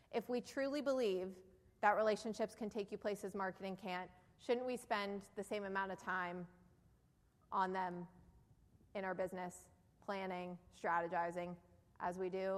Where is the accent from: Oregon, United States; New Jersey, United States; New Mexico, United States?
New Jersey, United States; accent: New Jersey; See, I said Sarah, and I have my New Jersey accent now, and I'm giving myself away.